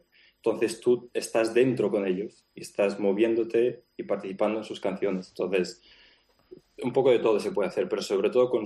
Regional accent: Barcelona, Catalonia, Spain; now in London, United Kingdom; Sí, sí, de Barcelona.

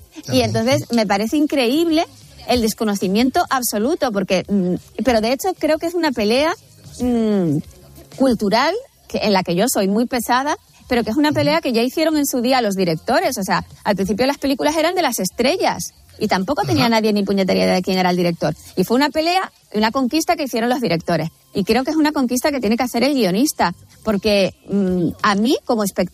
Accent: Canary Islands, Spain; en mi tierra, en Tenerife

